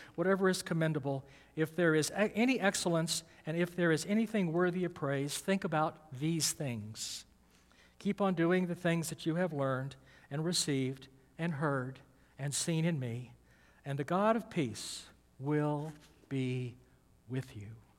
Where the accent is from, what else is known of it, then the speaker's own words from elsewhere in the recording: Atlanta, Georgia, United States; I mean, I'm from Atlanta, and Atlanta didn't call it TSA.